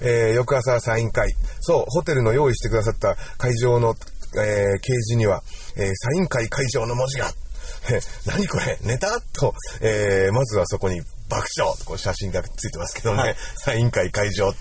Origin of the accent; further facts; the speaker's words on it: Sendai, Miyagi, Japan; 僕なんか仙台で育ったから知ってるんですけど